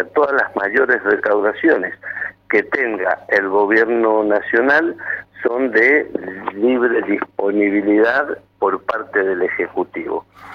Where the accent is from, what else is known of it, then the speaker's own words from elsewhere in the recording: Argentina; a mí me duelen como argentino, no como peronista.